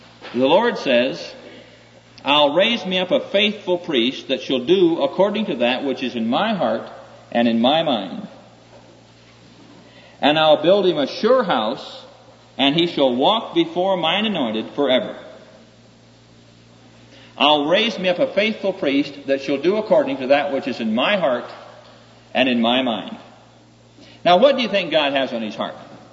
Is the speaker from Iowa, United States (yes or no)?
yes; Neola, Iowa, United States; I'm in my hometown. That's a dinky little town back there in Iowa. I've asked those folk, and they've heard about that. I come from Neola, Iowa.